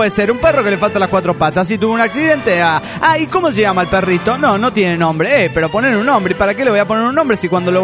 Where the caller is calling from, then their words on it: North Carolina, United States; de North Carolina, Estados Unidos del Gabacho